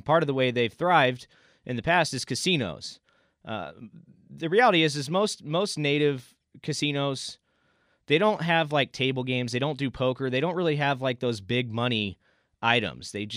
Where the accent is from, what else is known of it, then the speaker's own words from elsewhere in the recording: Arizona, United States; Here in my home state of Arizona